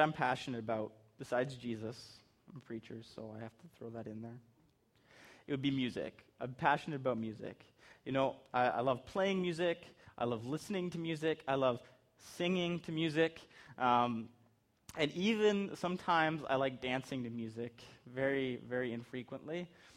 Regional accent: Canada; I am capable Canadian.

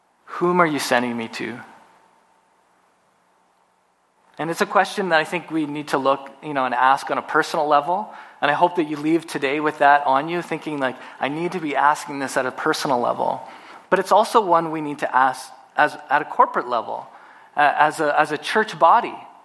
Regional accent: Manitoba, Canada; When I was growing up, I grew up in Manitoba and grew up always, we had a garden in our backyard.

